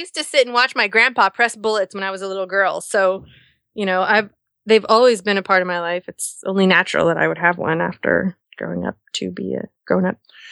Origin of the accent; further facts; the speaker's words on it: United States; no, I'm an American and we have guns.